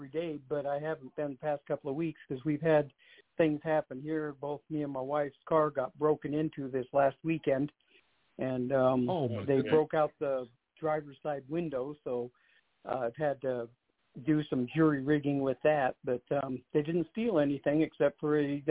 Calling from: New Mexico, United States; I'm calling from New Mexico.

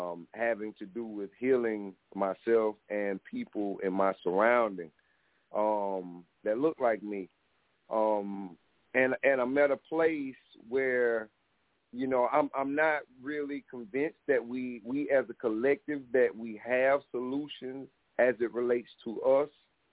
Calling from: South Carolina, United States; calling from South Carolina.

